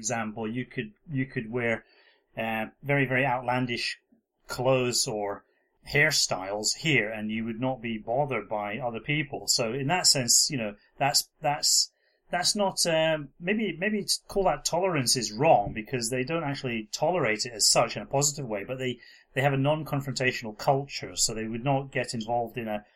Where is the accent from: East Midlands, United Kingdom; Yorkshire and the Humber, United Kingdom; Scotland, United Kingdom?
Scotland, United Kingdom; also born or lived in London; now in Japan; No, I always plan on returning to Scotland the next year.